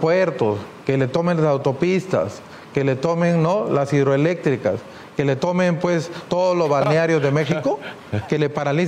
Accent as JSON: {"language": "Spanish", "country": "Peru", "said": "yo sí le pido la renuncia, como peruano y como alcalde de Lima."}